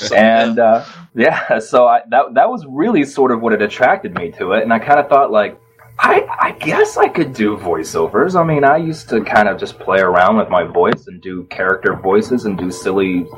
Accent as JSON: {"language": "English", "region": "Texas", "country": "United States", "tie": "born or raised there", "said": "And, of course, I was born and raised in Texas. I started doing that there."}